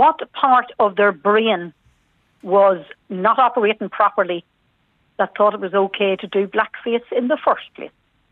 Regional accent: Lurgan, Northern Ireland, United Kingdom; moved away as an adult; I grew up in Lurgan in County Armagh.

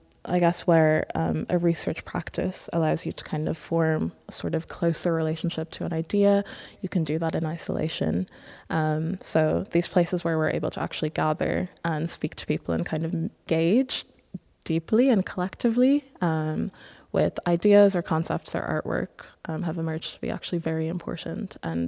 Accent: Ireland; also born or lived in Nigeria; I'm from Nigeria and I grew up in Ireland

